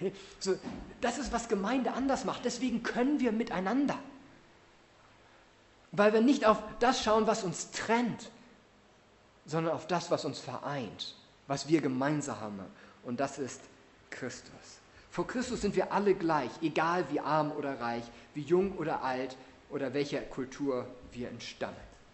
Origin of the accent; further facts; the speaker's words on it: Hamburg, Germany; Ja, ich komme aus Hamburg